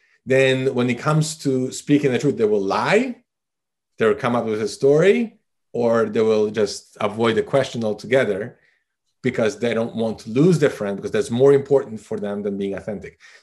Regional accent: Canada; because I'm Canadian.

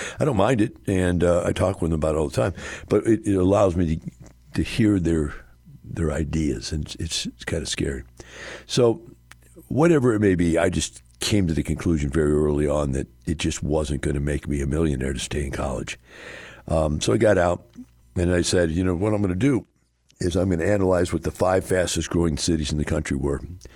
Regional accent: Wisconsin, United States; I came from Wisconsin. The water's glacial fed. It's crystal clear.

